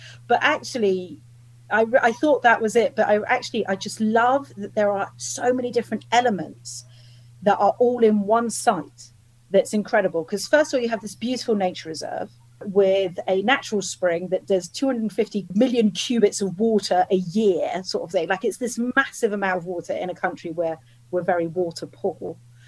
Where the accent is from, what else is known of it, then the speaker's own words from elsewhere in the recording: London, United Kingdom; moved away as an adult; now in Israel; I grew up in the UK. I grew up in London. I worked in various different Jewish organisations and trained as a history teacher before making Aliyah in 1997 on my own.